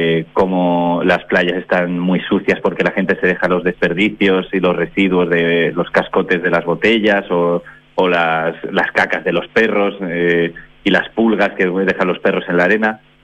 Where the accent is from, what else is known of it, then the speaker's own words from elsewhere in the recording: Valencia, Valencian Community, Spain; Sí, yo soy de Valencia, de España.